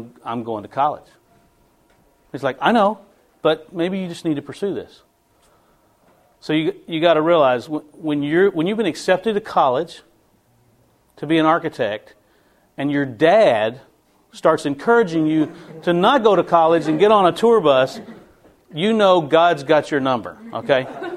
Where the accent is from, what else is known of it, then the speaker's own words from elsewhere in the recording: Nashville, Tennessee, United States; Born and raised in Nashville, grew up Music City, Christian music headquarters, country music headquarters.